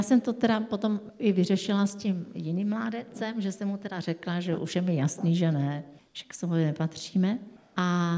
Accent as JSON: {"language": "Czech", "region": "Bohemia", "country": "Czechia", "said": "že jsme oba z Čech a že jsme se nemuseli hledat nějak. Přes moře."}